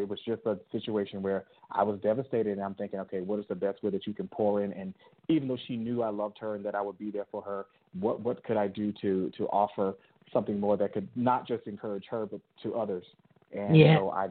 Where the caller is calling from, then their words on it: Atlanta, Georgia, United States; I'm calling from Atlanta, Georgia.